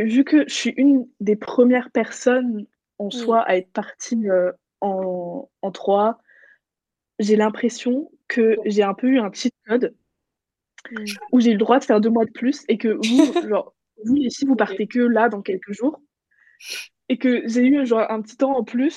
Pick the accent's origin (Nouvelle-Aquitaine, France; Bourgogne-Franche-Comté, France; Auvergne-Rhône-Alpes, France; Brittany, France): Brittany, France; now in New Zealand; Parce que moi, je viens de Bretagne, de la Bretagne en Nouvelle-Zélande avec la mer, etc.